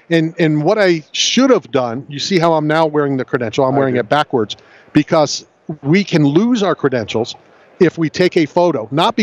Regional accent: Philadelphia, Pennsylvania, United States; every time the Philly fans do Philly fan things, I'm pretty proud because I'm a Philadelphian.

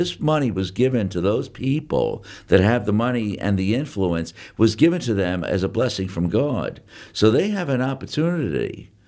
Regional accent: New York City, New York, United States; I'm from the Bronx, you know, and I was born in the 50s, in the early 50s, and, you know, the Bronx was certainly a beautiful place

